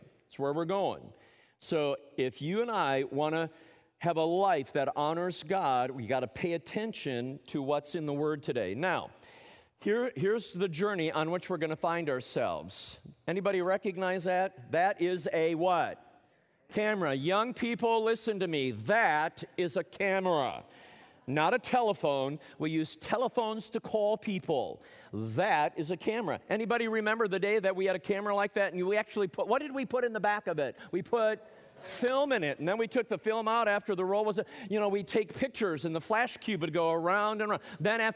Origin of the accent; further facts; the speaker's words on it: Indianapolis, Indiana, United States; I come to you from Indianapolis.